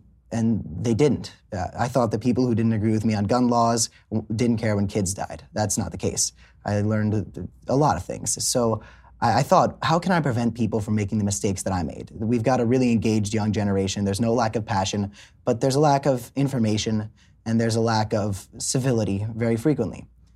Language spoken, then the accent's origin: English; Florida, United States; So I was born in Hollywood, but Hollywood, Florida. I grew up in South Florida.